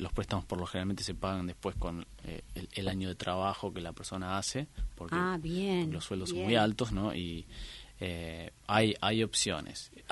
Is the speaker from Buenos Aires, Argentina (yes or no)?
yes; Buenos Aires, Argentina; Yo también soy de la provincia.